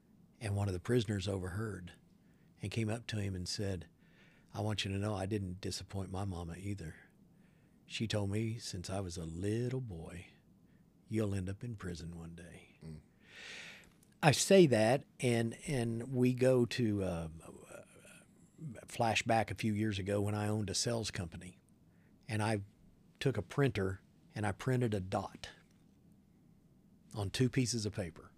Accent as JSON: {"language": "English", "region": "Kansas", "country": "United States", "tie": "born or raised there", "also_born_or_lived": "Tulsa, Oklahoma", "said": "And I was raised back in Kansas, born in Tulsa, Oklahoma, raised in Kansas. We only had maybe a dozen black families in our entire community."}